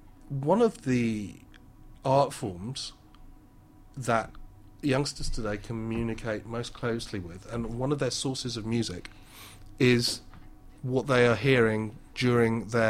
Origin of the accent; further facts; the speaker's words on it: London, United Kingdom; I'm a Londoner, and London is a city of... you know, six or seven orchestras.